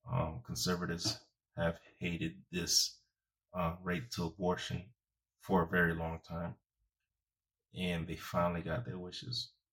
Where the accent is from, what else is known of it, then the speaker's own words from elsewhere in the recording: United States; born there; I was born here. I am an American. But as you can see in the background, I'm also Haitian.